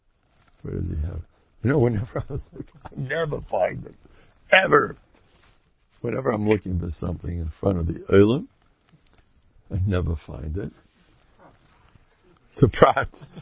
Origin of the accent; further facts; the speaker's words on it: United States; I'm a steak guy. I'm an American Harry. We eat steak.